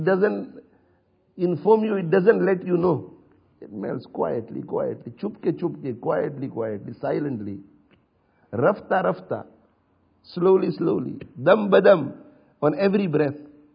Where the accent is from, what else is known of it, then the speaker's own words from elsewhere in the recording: India; Because I was born in India in a village, and I grew up in India in a village